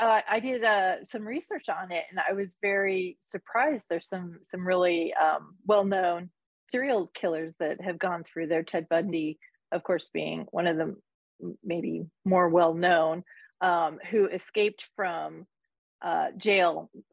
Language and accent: English; Colorado, United States; I'm from Colorado. So I grew up thinking that this is just a pristine place and nothing bad happens here.